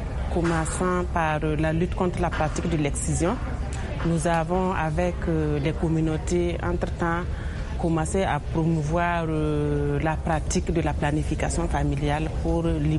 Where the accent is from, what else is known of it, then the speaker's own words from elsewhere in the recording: Centre-Nord, Burkina Faso; moi-même, je viens du centre-nord du Burkina Faso, où le taux de déplacés avoisine les 55%.